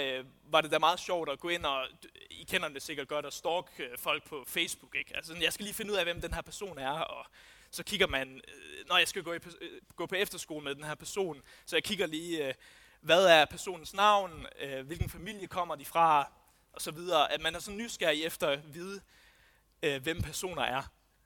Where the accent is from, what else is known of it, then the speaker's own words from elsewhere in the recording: Odense, Region of Southern Denmark, Denmark; det vidste jeg ikke, og jeg kommer fra Odense